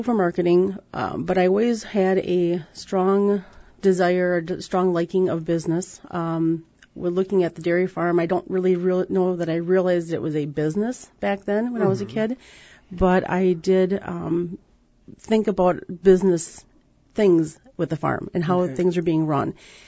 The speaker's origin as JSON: {"language": "English", "region": "Wisconsin", "country": "United States", "tie": "born or raised there", "said": "I'm a native of the Fox Cities. I was born and raised in, I was born in Nina and raised in the Darbois area, and I was raised on a small dairy farm"}